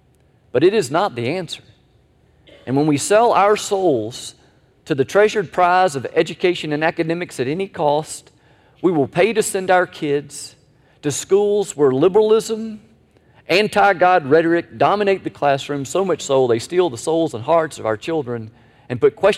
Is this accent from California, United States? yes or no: no; Tallahassee, Florida, United States; also born or lived in Jacksonville / New York; I was born in Jacksonville, Florida, lived for a short time in New York, grew up in Tallahassee, and have called this home for nearly 27 years